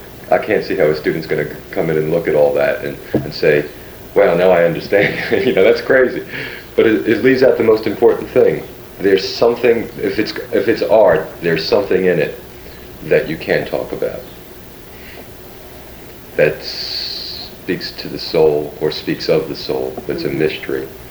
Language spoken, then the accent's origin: English; Brooklyn, New York, United States; I grew up in Brooklyn, New York, and a lot of artists have come out of Brooklyn